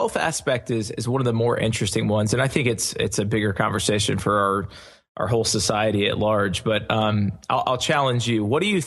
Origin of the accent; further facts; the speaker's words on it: the South, United States; being born and raised in the South, we certainly love to fry our chicken or fry a crawfish tail or two.